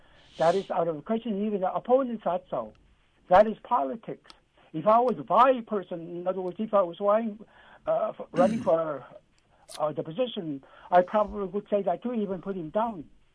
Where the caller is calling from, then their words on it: Eek, Alaska, United States; Yes, good morning. … I'm calling from Eek.